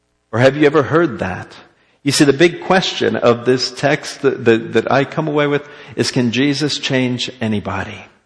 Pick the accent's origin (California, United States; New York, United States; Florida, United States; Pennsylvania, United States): Florida, United States; I'd never been skiing. I'm from Florida.